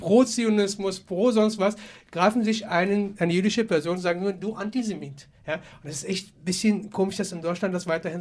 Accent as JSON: {"language": "German", "country": "Palestine", "said": "ich persönlich als Palästinenser"}